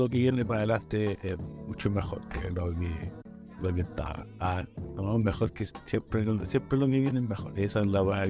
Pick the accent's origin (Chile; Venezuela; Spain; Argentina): Chile; San Joaquín, Santiago Metropolitan Region; also born or lived in Teno; Yo nací y criado en San Joaquín. No, yo nací en Teno, pero siempre estuve ahí y los cabros de San Joaquín me aguacharon.